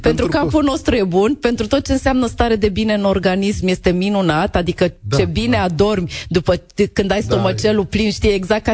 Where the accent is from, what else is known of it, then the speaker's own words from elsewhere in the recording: Romania; Noi ca români suntem pe generozitate alimentară și punem platoul în mijloc